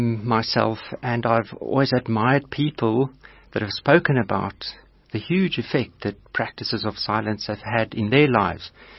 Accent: Modjadjiskloof, Limpopo, South Africa; born there; I was born on a farm on a mountain surrounding the Pilitzi Valley, close to Duivelskloof, now named Modjadjiskloof in the Limpopo province.

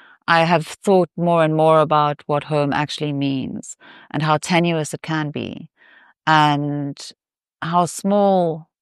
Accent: Vryheid, KwaZulu-Natal, South Africa; also born or lived in Canada / Botswana / Malawi; And then I stayed in KwaZulu-Natal for all of primary school in Vryheid, this weird little Afrikaans town in the northern part. And then we moved through to Pietermaritzburg for high school.

